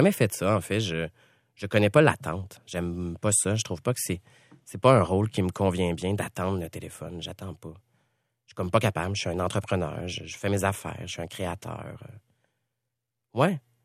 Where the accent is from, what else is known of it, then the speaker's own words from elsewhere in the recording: Sorel, Quebec, Canada; moi je viens de Sorel. Et j'ai failli naître à cette île, mais finalement, la vie a fait que je suis né à Sorel.